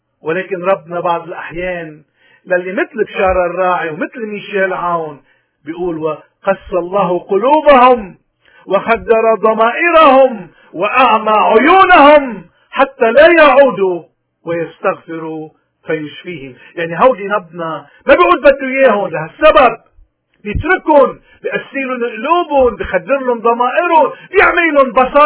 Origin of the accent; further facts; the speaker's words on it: Lebanon; اليوم نحن كلبنانيين كل إنسان منا قدام مسؤولية